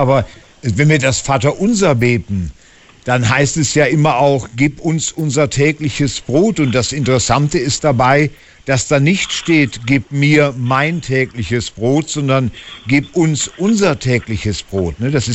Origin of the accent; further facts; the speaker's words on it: Northern Germany, Germany; bei uns in Norddeutschland gab es Butterkuchen immer.